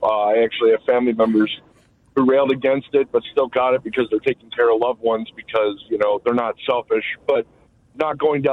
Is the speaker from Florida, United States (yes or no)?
no; Cincinnati, Ohio, United States; I'm from Cincinnati. I'm a huge Reds fan.